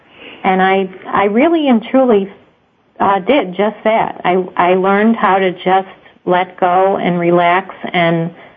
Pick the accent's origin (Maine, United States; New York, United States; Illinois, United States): Illinois, United States; Chicago; We're Irish Catholic family from the south side of Chicago.